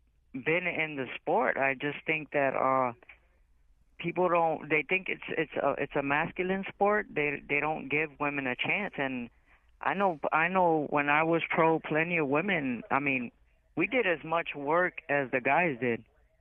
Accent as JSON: {"language": "English", "town": "Brooklyn", "region": "New York", "country": "United States", "tie": "born or raised there", "also_born_or_lived": "Miami Beach, Florida", "moved": "as an adult", "lives_now": "Hartford, United States", "said": "Well, originally I was brought up in Brooklyn, New York, during the bad times. I fought in the street a lot. I ended up in, at about 18, I ended up in Miami Beach trying to start a whole new life."}